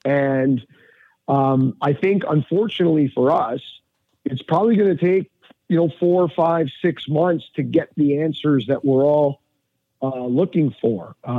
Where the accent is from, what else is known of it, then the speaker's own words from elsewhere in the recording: Canada; yes, I'm Canadian. but I'm also Italian, as you gentlemen know.